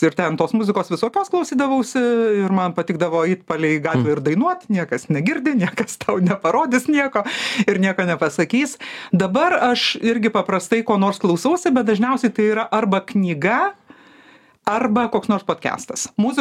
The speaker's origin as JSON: {"language": "Lithuanian", "town": "Vilnius", "region": "Vilnius County", "country": "Lithuania", "tie": "born there", "said": "neturėjau kaimo ir gimiau Vilniuje ir didžiąją dalį vasarų leisdavo ant asfalto"}